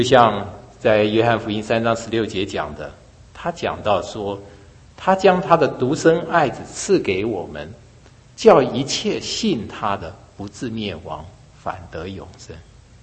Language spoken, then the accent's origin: Chinese; China; 可是呢，我们中国人就常常把你送了给我的礼物拿去送给别人